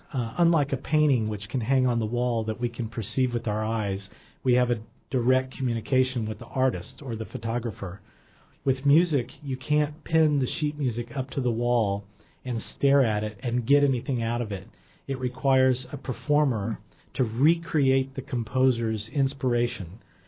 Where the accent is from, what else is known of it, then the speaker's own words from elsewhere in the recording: Houston, Texas, United States; accent: Texas; I grew up in Houston, as I mentioned, and I've done my best to get rid of my Texas accent, but I grew up speaking French because of my next-door neighbors, being from France.